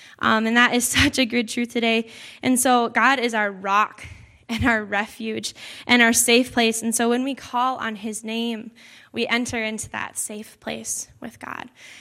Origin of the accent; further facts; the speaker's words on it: Hudson, Wisconsin, United States; also born or lived in Oakdale, Minnesota; Growing up, everyone called me … That's just what everyone called me. I grew up in Hudson, and so that's what everyone called me there. Then I moved to Oakdale, Minnesota.